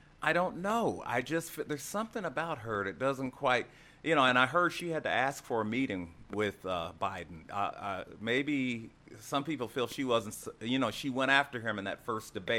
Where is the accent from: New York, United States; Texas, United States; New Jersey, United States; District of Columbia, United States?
Texas, United States; And by the way, my home state of Texas, Governor Abbott will not be attending the Republican convention